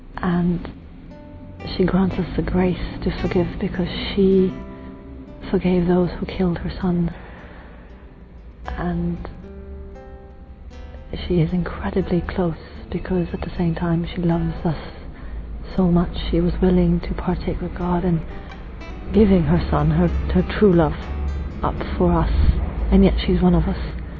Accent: Italy; and I'm from Italy.

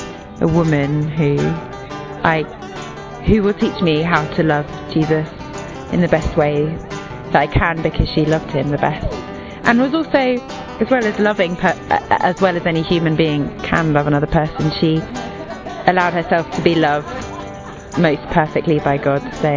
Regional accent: South East England, United Kingdom; now in London, United Kingdom; I'm originally from Kent, but I live in Camberwell, South East London.

